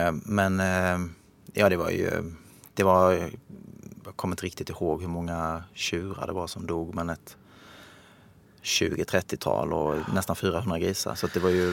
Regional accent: Sölvesborg, Blekinge, Sweden; Jag kommer från Sölvesborg i Blekinge.

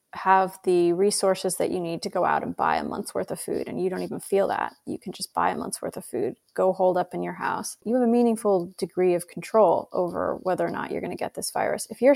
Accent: Idaho, United States; if you think about somewhere like where I grew up in Idaho.

